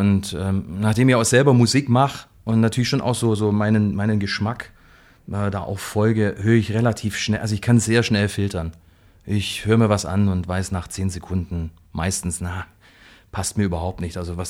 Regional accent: Ulm, Baden-Württemberg, Germany; Ich bin geboren in Ulm. Und ich wohne, seit ich aus dem Krankenhaus in Ulm quasi von meiner Mutter und von meinem Vater nach Hause gebracht worden bin, wohne ich auf dem Land 10 Kilometer von Ulm entfernt in Elchingen.

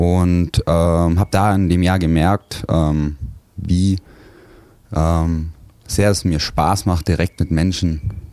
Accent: Neu-Ulm, Bavaria, Germany; In einem kleinen Vorort von Neu-Ulm, Burlafingen, vielleicht sagt das dem einen oder anderen etwas. Ländlich, das war schön für mich auf jeden Fall

